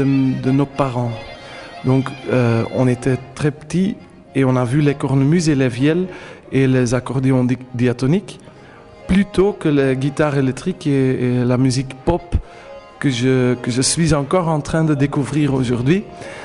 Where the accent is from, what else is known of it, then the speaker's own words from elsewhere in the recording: Belgium; On vient d'une région près de Bruxelles où habite Herman De Witt